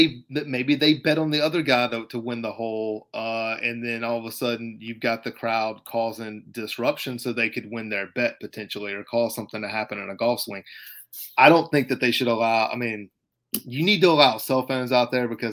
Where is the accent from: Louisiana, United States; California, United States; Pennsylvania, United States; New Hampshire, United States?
Louisiana, United States; Baton Rouge; I grew up in Baton Rouge, and if you thought that Nashville had a lot of humidity, that Nashville doesn't have any humidity compared to that.